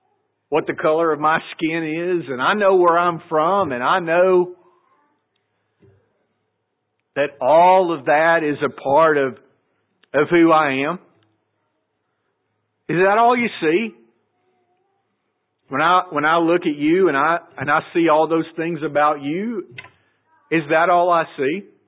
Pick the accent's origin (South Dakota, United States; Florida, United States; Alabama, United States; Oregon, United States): Alabama, United States; it hurts me because I'm from Alabama. And I had a front row seat growing up for what he's talking about in his speech. And I wasn't born until 11 years after he said these things.